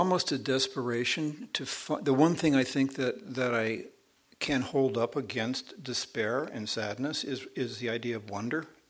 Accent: Cleveland, Ohio, United States; growing up in the Midwest in Cleveland and people telling me that this was the world and how happy I was to be there

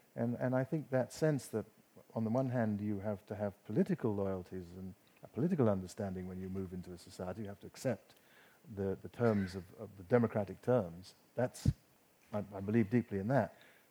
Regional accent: Kumasi, Ashanti, Ghana; I'm still connected to the street that I grew up in Kumasi.

